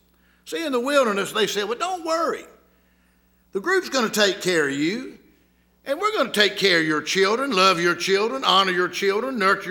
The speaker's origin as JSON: {"language": "English", "town": "Albany", "country": "United States", "tie": "born or raised there", "said": "When I was growing up in Albany"}